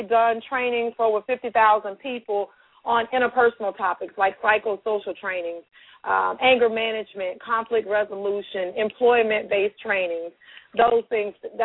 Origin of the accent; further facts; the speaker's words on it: Florida, United States; born there; I was born in Florida. I moved briefly to Georgia years and years ago when I was married, and then I came back to Florida and have raised my family here and worked my career here in Florida.